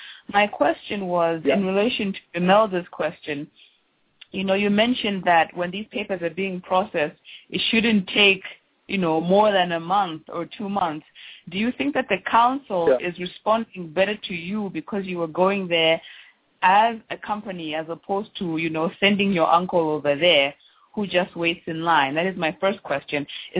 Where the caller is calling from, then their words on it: Germany; and I'm calling from Germany.